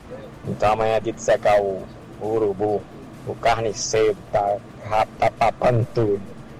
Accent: Brazil; A gente é brasileiro

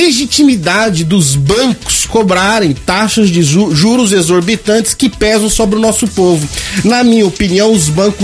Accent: Campo Grande, Mato Grosso do Sul, Brazil; Somos aqui de Campo Grande, Mato Grosso do Sul

